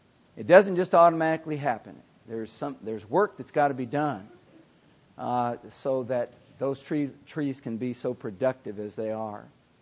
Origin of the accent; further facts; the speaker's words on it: Minnesota, United States; now in Florida, United States; I grew up in Minnesota, land of lakes, all these woods.